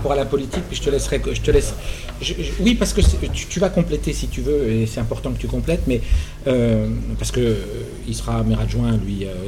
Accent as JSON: {"language": "French", "region": "Bourgogne-Franche-Comté", "country": "France", "said": "Attendez, moi, je viens du Morvan"}